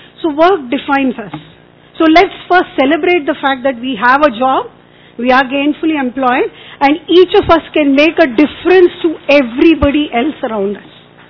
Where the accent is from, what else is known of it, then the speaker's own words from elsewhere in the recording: Bangalore, Karnataka, India; So I come from Karnataka, Bangalore.